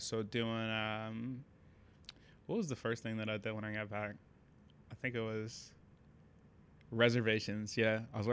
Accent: Richmond, Virginia, United States; So I grew up in Richmond. So what's now Randolph

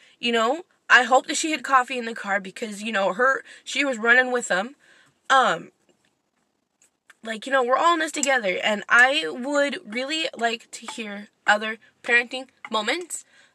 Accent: United States; Like, I'm from the United States, so it's super cool to be able to look up or look at my stats and see that I have listeners from Sweden and Norway.

